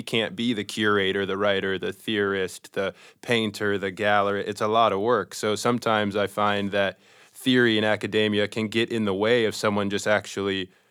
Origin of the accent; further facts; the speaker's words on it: St. Paul, Minnesota, United States; born there; also born or lived in Chicago / Las Vegas / Colorado / Dubai; now in New York, United States; I was born in St. Paul, Minnesota, and I moved throughout Chicago, Las Vegas, Colorado, Dubai, Los Angeles, and now I've been in New York for 8 years.